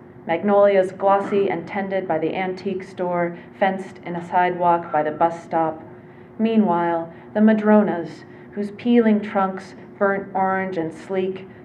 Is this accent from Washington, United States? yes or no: yes; Tacoma, Washington, United States; also born or lived in Alaska / Cape Cod; I feel very much connected to the landscape of the Pacific Northwest where I grew up. I grew up in Tacoma.